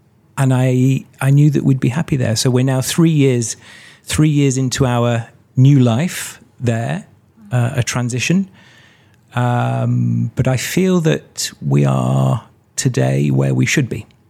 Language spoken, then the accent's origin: English; Nottingham, East Midlands, United Kingdom; I grew up in Nottingham